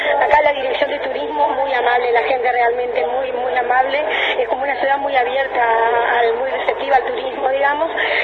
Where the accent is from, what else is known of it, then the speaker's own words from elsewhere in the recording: Concordia, Entre Ríos, Argentina; de Concordia, Entre Ríos somos.